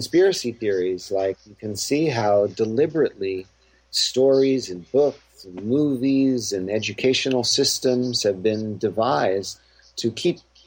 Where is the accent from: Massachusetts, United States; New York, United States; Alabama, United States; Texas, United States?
Massachusetts, United States; Boston; I was born in Boston. I was kind of raised in shadow of these Revolutionary War monuments